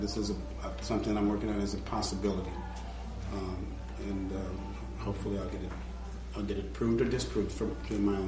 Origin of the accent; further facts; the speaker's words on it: Michigan, United States; because of workfare in my home state